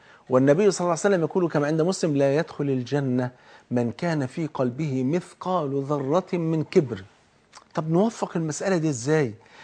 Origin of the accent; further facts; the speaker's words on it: Egypt; عندنا في مصر ناس ايمانياتها بفضل الله سبحانه وتعالى في السماء